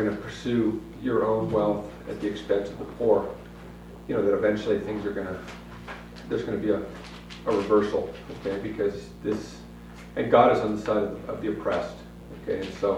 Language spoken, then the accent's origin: English; Mercer Island, Washington, United States; I grew up on Mercer Island, which is a wealthy suburb of Seattle, and grew up with all kinds of benefits, you know, water skiing on the lake every day during the summer, and skiing every weekend up in the Cascades